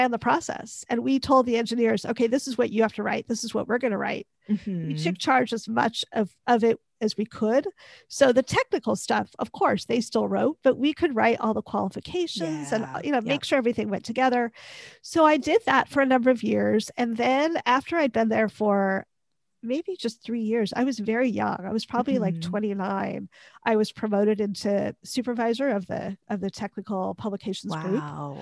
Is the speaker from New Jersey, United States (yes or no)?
no; Oregon, United States; I'm from Oregon.